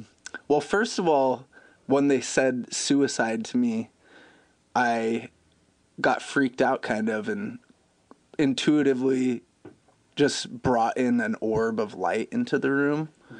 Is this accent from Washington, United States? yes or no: yes; Washington, United States; Yeah, born and raised in Washington. It's a good spot.